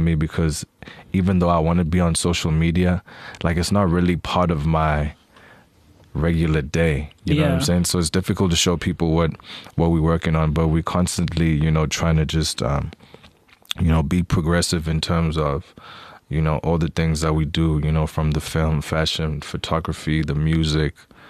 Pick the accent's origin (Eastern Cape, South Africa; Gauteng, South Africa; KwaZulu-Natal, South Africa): Eastern Cape, South Africa; Yeah, I'm from the Eastern Cape. I was born at Bushra.